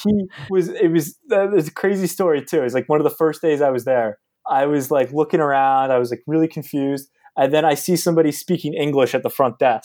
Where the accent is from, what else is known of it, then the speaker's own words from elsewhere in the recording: United States; He's a Canadian, I'm an American.